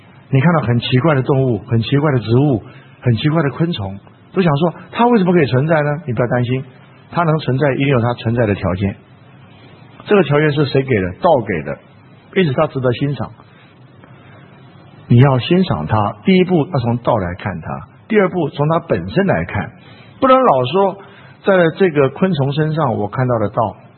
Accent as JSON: {"language": "Chinese", "country": "Taiwan", "tie": "born or raised there", "said": "我们自己在台湾住那么久，从来就不觉得台湾有什么美。我讲是讲真的，是不是？就觉得说就是这样子嘛，从小这边出生长大有什么美呢？"}